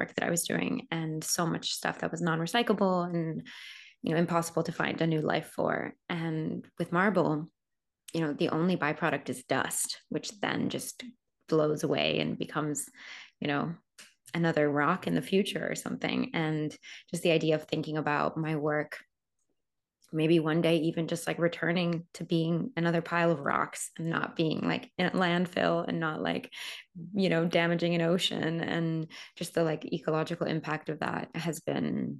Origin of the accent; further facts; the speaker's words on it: Rome, Lazio, Italy; I grew up in Rome, as I mentioned. My parents are American, but they changed their lives 35 years ago and moved from New York to Rome. And it's where I was raised.